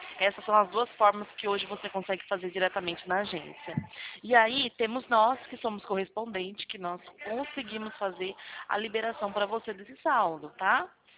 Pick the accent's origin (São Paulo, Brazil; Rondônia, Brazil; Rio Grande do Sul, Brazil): São Paulo, Brazil; Santa Bárbara d'Oeste; Eu sou de Santa Bárbara do Oeste.